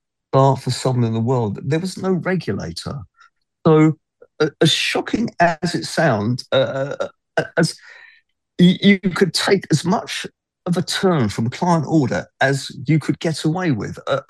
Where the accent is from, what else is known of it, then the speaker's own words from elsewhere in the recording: Harrow, London, United Kingdom; Preston Manor School, which is in the northwest London suburb of Harrow. So I grew up in the London suburbs.